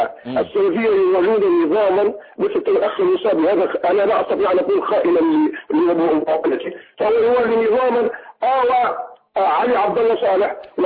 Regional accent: Libya

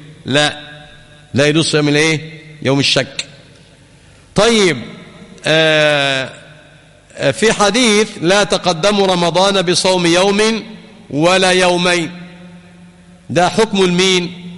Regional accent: Egypt; ما يصحش بقى حضرتك تبقى قاعد عندنا في مصر هنا ولا أبوك صايم وإحنا فطرين.

